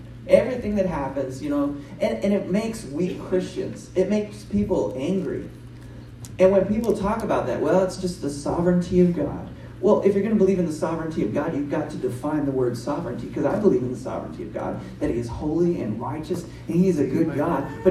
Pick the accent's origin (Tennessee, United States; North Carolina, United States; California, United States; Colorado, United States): Tennessee, United States; Nashville; I am from Nashville, Tennessee, and we are part of the Kingdom Movement.